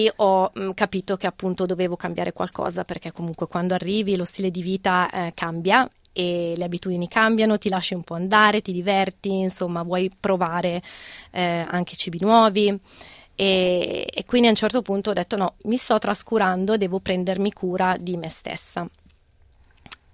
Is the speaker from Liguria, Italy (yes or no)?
no; Monza, Lombardy, Italy; now in Australia; io vengo da Monza, quindi vicino a Milano, e mi sono trasferita in Australia nel 2011. Doveva essere un'esperienza di 6 mesi, che poi è diventata un'esperienza di 13 anni quasi.